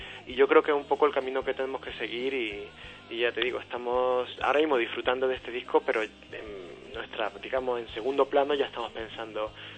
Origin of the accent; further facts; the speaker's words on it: Málaga, Andalusia, Spain; Yo soy malagueño, como todos mis compañeros de banda, pero yo he estado mucho tiempo viviendo fuera, trabajando fuera, hasta hace un mes que me he podido venir para casa finalmente.